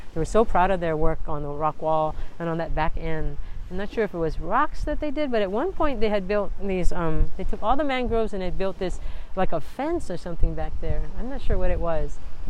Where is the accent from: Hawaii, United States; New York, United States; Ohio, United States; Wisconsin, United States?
Hawaii, United States; Kaimuki; now in Waimanalo, United States; I love the Windward Side, even though I grew up in Kaimiki. I've been living out Windward Side. We moved out to Waimanalo in 88